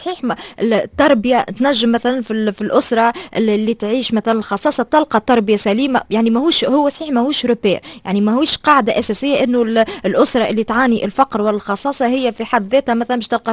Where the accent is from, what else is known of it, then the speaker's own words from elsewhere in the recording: Tunisia; نحن في الأحياء الشعبية اللي عندنا في تونس الأحياء الشعبية هاي موجود موجوده مثلا في وسط العاصمه